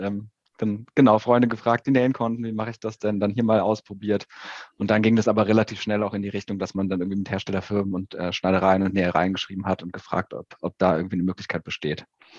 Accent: Aachen, North Rhine-Westphalia, Germany; born there; geboren irgendwie in Aachen, von ein bisschen mehr als 30 Jahren

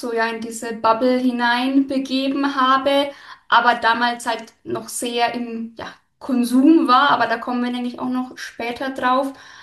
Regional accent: Bavaria, Germany; Genau, also aus Bayern, aus der Nähe von Nürnberg.

